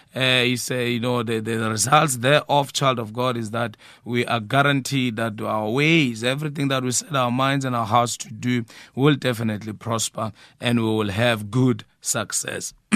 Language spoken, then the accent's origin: English; Nelspruit, Mpumalanga, South Africa; moved away as an adult; now in Cape Town, South Africa; I'm of Swati origin. I'm from Mpumalanga, Nelspruit. I came to Cape Town in 2010, you know, to establish the work of the Lord here. And I didn't know a single word in Xhosa.